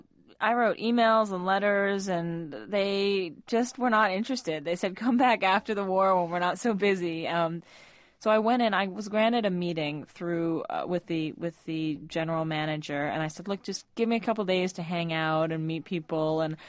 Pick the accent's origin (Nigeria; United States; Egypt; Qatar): Egypt; When I grew up in Egypt, I grew up with state-run television news. And then when I came back in 97